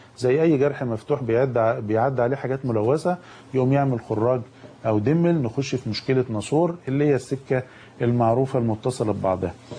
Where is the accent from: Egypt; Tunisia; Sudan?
Egypt; احنا كمصريين